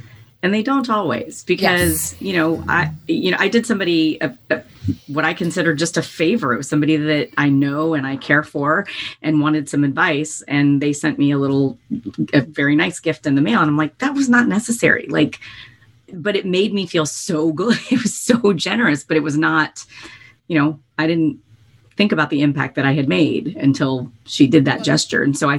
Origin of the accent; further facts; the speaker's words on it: the South, United States; I was raised in the South, raised as a very, you know, Southern woman, which I love.